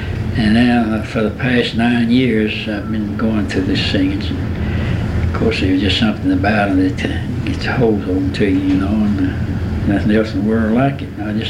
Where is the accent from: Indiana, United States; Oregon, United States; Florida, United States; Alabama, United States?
Alabama, United States; I was born in Weedale, Alabama, out in the country, a few miles southwest of where Lonnie Rogers place.